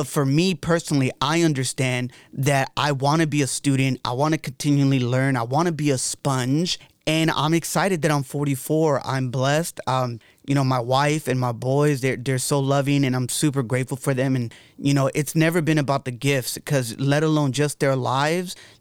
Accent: Los Angeles, California, United States; And many know that I am from Los Angeles. I love LA. It's LA all day.

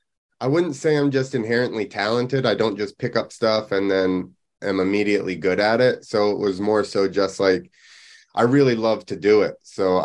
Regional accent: New Jersey, United States; born there; Yep, I was born in New Jersey.

